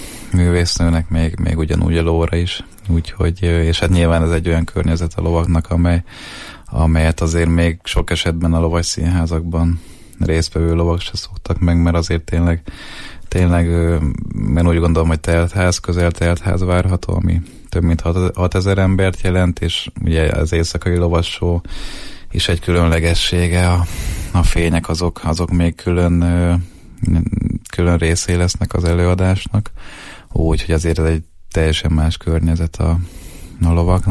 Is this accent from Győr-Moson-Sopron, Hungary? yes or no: yes; Győr, Győr-Moson-Sopron, Hungary; born there; ugye én győri születésű vagyok